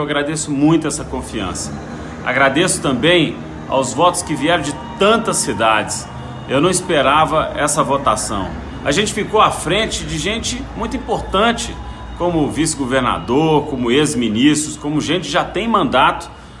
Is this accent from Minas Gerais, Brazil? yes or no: yes; Caratinga, Minas Gerais, Brazil; Nós somos majoritário aqui na minha cidade natal, que é Caratinga.